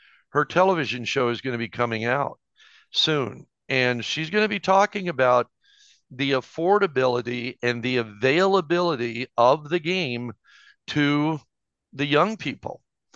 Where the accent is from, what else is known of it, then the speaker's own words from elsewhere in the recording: Tempe, Arizona, United States; We grew up in Tempe, which was probably 15, 20 minutes from Papago, and Papago is the famous golf course in the Phoenix area